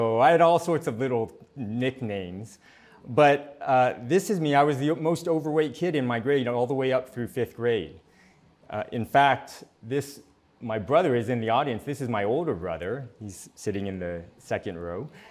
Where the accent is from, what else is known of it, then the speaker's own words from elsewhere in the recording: San Diego, California, United States; I grew up here in San Diego.